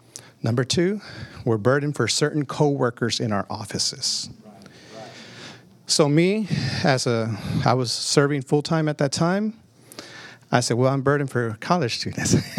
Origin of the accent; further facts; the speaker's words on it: Austin, Texas, United States; I'm from Austin, and believe me, there I know many segments of Austin.